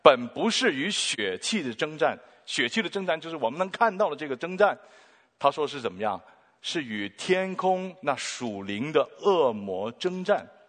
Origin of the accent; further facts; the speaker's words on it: Hong Kong; moved away as an adult; also born or lived in Taiwan; now in Canada; 其实我是生在香港哈，我是香港背景，但是我大概20岁我就来了加拿大。曾经有一段的时间呢，我是住过台湾，跟我爸爸还有我们家人哈，我们家人都住过台湾。